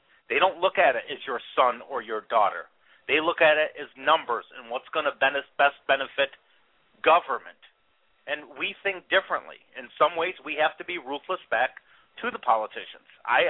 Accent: Grand Rapids, Michigan, United States; Grand Rapids, Michigan.

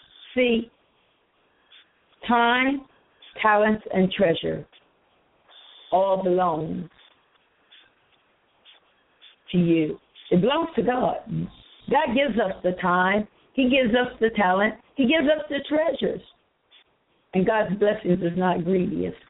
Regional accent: Harrisburg, Pennsylvania, United States; I came back to my hometown, which is in Harrisburg

